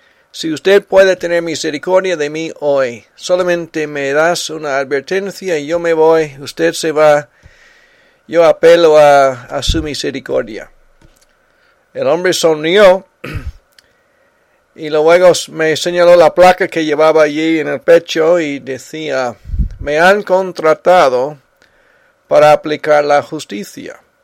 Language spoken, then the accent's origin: Spanish; South Carolina, United States; Estábamos yendo a Carolina del Sur, de donde yo soy y tengo familiares allí.